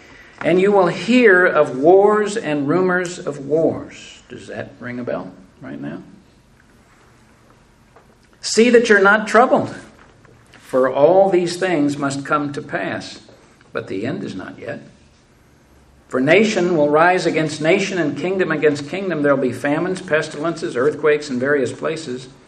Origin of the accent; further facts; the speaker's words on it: St. Louis, Missouri, United States; born there; I was born in St. Louis, Missouri.